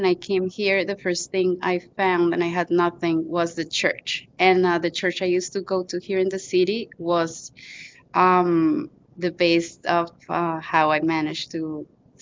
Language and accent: English; Colombia; I'm from Colombia